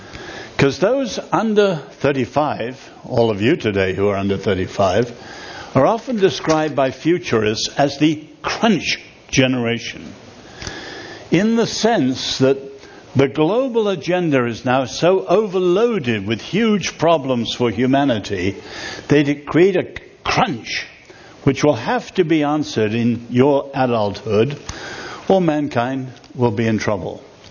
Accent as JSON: {"language": "English", "region": "England", "country": "United Kingdom", "said": "I'm from England. And we have a saying in England that the coldest place in the world is an English country house in the summer."}